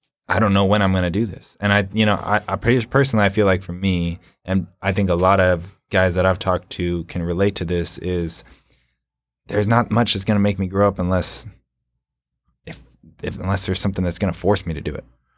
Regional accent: California, United States; I came from a conservative background, even though I was from California, pretty conservative background.

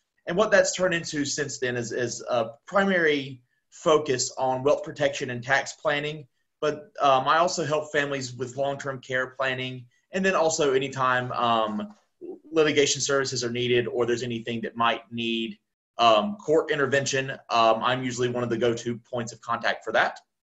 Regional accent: North Carolina, United States; moved away as an adult; I'm a transplant from North Carolina. Been up here for about 3 years.

